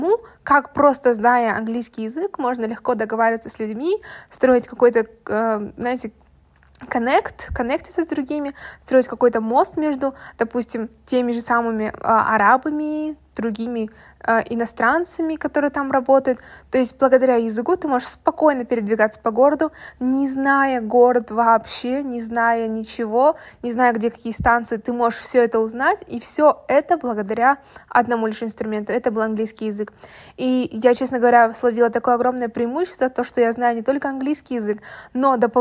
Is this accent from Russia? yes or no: no; Kazakhstan; я могла спокойно ответить на китайском, но потом говорила, что я из Казахстана